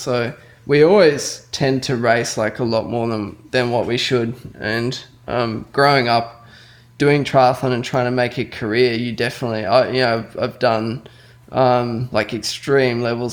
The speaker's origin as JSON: {"language": "English", "country": "Australia", "said": "Yeah, so generally, like as an Australian, if you want to be good in any sport, you have to travel."}